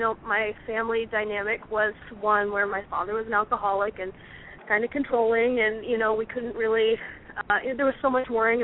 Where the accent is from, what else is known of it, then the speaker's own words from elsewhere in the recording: Iowa, United States; moved away; I'm from Iowa, and I moved to New England, and I was trying to find a job